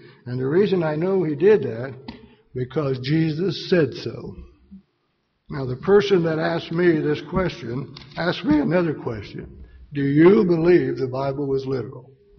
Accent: Anderson, Indiana, United States; born there; I was born in Anderson, Indiana, but my mom must have went through Missouri

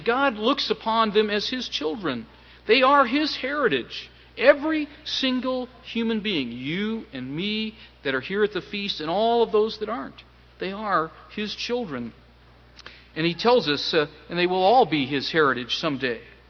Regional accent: Pasadena, California, United States; also born or lived in North Carolina; I was born in North Carolina in 1951. In 1956, my family moved to Pasadena, California. And there we took up residence.

